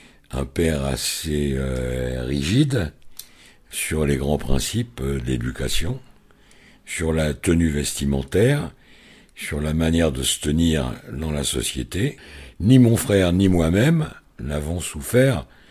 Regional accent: Île-de-France, France; Alors, j'ai grandi en région parisienne, dans le 94, entre autres.

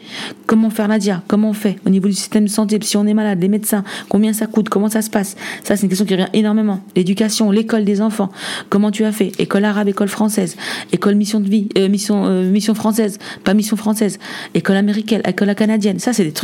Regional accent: France; nous, si on vient tous de France

